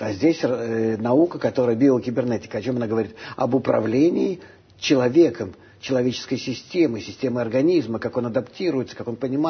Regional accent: Russia; moved away as an adult; now in Israel; Уеду я из России. Был в отказе несколько лет, и через Прибалтику уехал. В 74-м году прибыл в Израиль

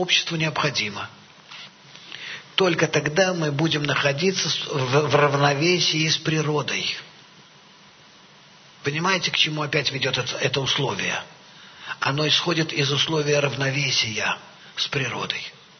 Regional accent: Russia; first language Russian; Я сам знаю хорошо весь тот народ, я вырос среди него. Мой родной язык русский.

